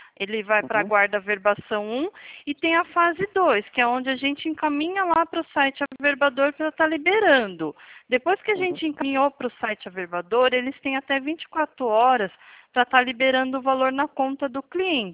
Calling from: São Paulo, Brazil; Eu não sou do Rio de Janeiro, eu falo de São Paulo, mas eu atendo o Brasil inteiro.

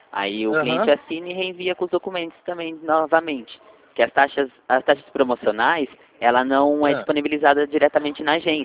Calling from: São Paulo, Brazil; Então, a gente é aqui de São Paulo, do Telemarketing.

